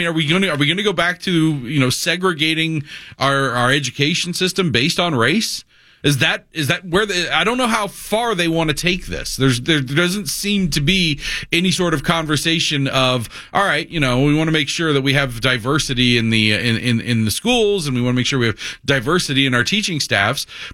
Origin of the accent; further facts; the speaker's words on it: Miami, Florida, United States; And then a majority of my teachers, when I grew up in Miami, were of color.